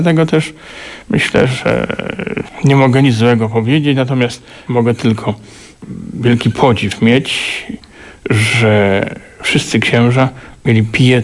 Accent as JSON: {"language": "Polish", "region": "Galicia", "country": "Poland", "lives_now": "Kielce, Poland", "said": "ja z Galicji pochodzę, tam mówią, jak ty wytrzymujesz w Kielcach?"}